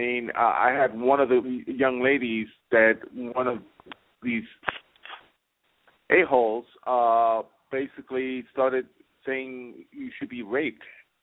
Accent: New York, United States; I told the guy, you know, I'm a New Yorker.

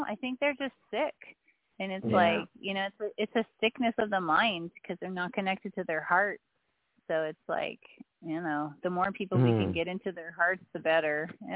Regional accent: Saskatchewan, Canada; I grew up in Saskatchewan, and apparently there's 72 tribes there. So, you know, I grew up with Indigenous culture law all around me

